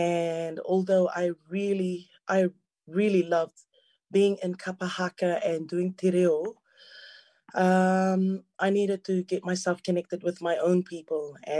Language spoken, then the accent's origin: English; Rotuma, Fiji; now in New Zealand; I'm from Rotuma. I'm from the district of Itutiu, and my father is also from Chuchu. So I came to New Zealand